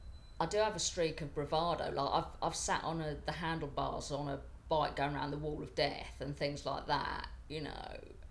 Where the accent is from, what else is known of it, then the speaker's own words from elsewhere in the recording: Northampton, East Midlands, United Kingdom; I'm 50 and I come from Northampton.